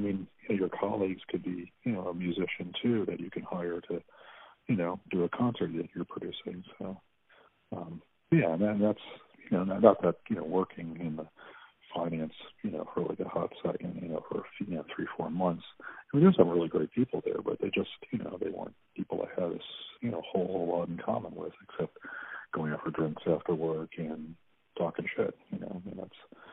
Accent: Virginia, United States; also born or lived in Rhode Island; I was born in Rhode Island, and, you know, shortly thereafter, you know, the family moved down to Virginia, and my brother was born in Virginia, and my sister was born in Virginia, so.

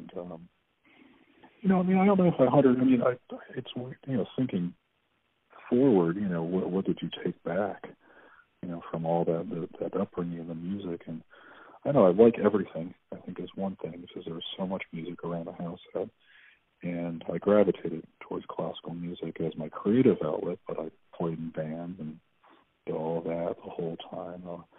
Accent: Virginia, United States; also born or lived in Rhode Island; I was born in Rhode Island, and, you know, shortly thereafter, you know, the family moved down to Virginia, and my brother was born in Virginia, and my sister was born in Virginia, so.

